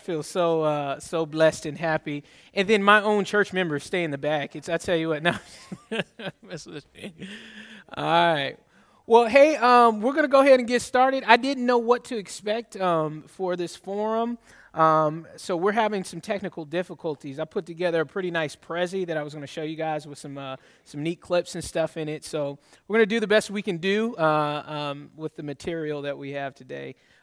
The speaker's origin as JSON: {"language": "English", "town": "Atlanta", "region": "Georgia", "country": "United States", "tie": "born or raised there", "also_born_or_lived": "Berkeley, California", "said": "I'm actually from the Bay Area, Berkeley, California, represent the Bay. But then I'm an Army brat as well, so I grew up in Atlanta, Georgia."}